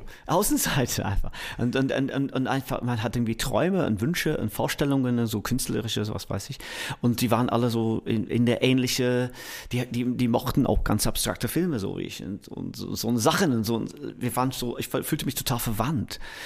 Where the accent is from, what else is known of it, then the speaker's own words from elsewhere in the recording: Manchester, North West England, United Kingdom; German is a second language; Also ich komme aus Manchester. Manchester ist bekannt als Musikstadt.